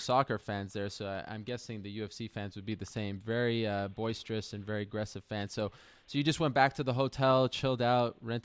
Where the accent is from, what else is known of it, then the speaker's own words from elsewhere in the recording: Quebec City, Quebec, Canada; my hometown brethren from Montreal, Quebec City more specifically